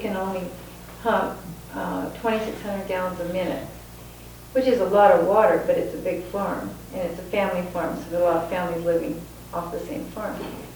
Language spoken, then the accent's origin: English; Nebraska, United States; I'm from Nebraska, the Ogallala Aquifer goes to South Dakota.